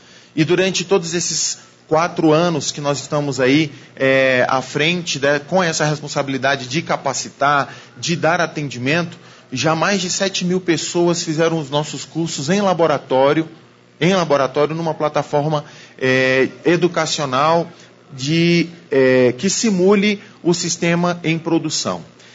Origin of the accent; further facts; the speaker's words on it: Brasília, Federal District, Brazil; Nasci em Brasília, sou da geração nascida em Brasília, sempre morei no Distrito Federal